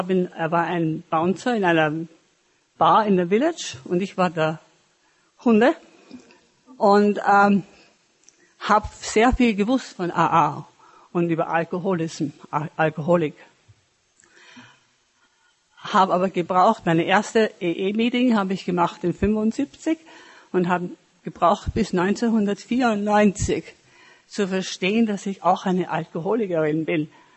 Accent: Vienna, Austria; now in New York, United States; Ich bin eine Wienerin, noch immer.

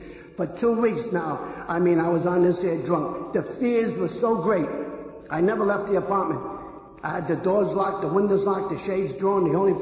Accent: New York, United States; Now, I live in 86th Street, and I'm born and raised in Yorkville, and on St. Patrick's Day, just generations of Yorkvillites come back

